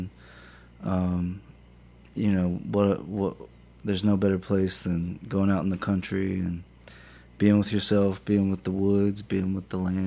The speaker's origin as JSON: {"language": "English", "town": "Indianola", "region": "Mississippi", "country": "United States", "tie": "born or raised there", "lives_now": "Cleveland, United States", "said": "I'm from the Mississippi Delta, born and raised. Was raised in Indianola, Mississippi. Currently living in Cleveland, Mississippi."}